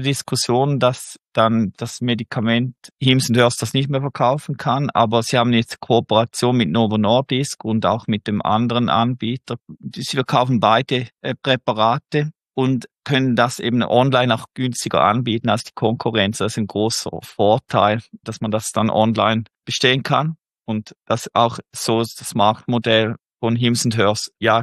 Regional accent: Switzerland; Als Schweizer konnte ich aber leider nicht zu

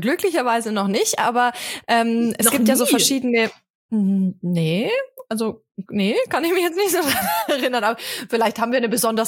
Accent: Bavaria, Germany

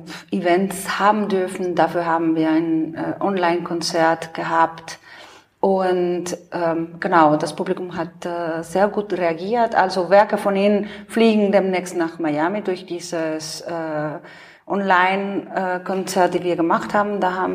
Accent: Monterrey, Nuevo León, Mexico; now in Cologne, Germany; komme ursprünglich aus Mexiko. Meine Heimatstadt heißt Monterrey. Ich komme nicht aus Mexiko-Stadt, wie alle anderen. Und bin ansässig in Köln schon seit sehr langer Zeit.

